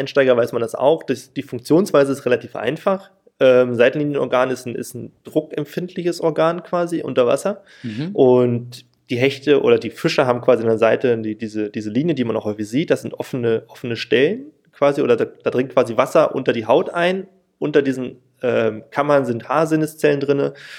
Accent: Berlin, Germany; ich komme auch aus Berlin

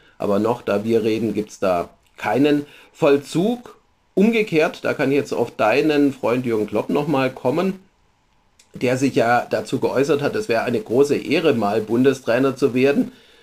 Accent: Pforzheim, Baden-Württemberg, Germany; Und selbst Pforzheim, meine Heimatstadt

